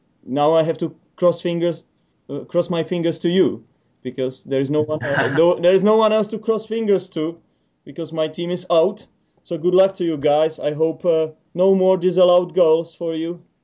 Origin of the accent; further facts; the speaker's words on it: England, United Kingdom; I mean, we are English, right?